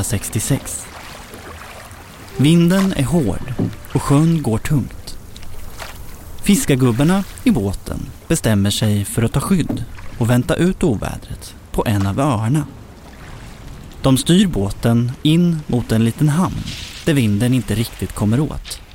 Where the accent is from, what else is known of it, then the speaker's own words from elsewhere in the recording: Motala, Östergötland, Sweden; Första gången jag hörde talas om enslingen var som liten grabb under min uppväxt i Motala.